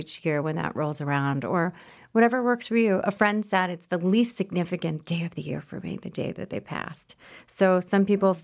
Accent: New Jersey, United States; I grew up in New Jersey.

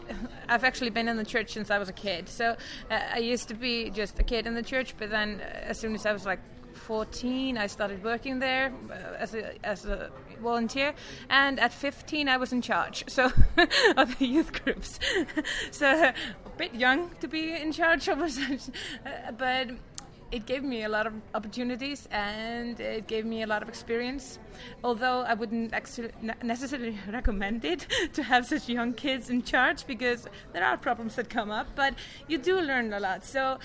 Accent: Iceland; English is a second language; I come from Iceland.

